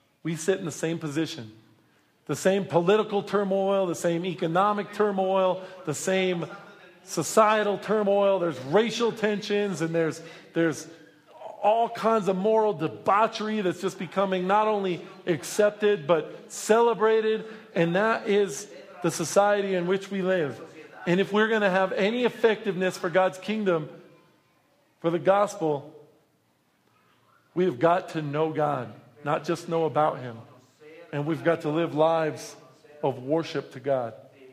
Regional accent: United States; I'm an American. I love myself.

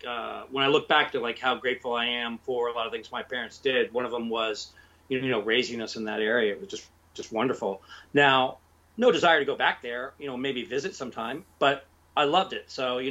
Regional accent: Alexandria, Virginia, United States; also born or lived in McLean; Yeah, I grew up in Alexandria and McLean, Virginia, just outside D.C.

